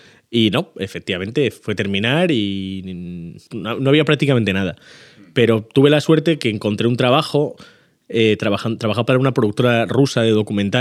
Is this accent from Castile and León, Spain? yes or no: yes; Burgos, Castile and León, Spain; moved away as an adult; now in Los Angeles, United States; yo soy de Burgos y llevo en Los Ángeles pues 8 años. Llegué en 2013, uh-huh. septiembre de 2013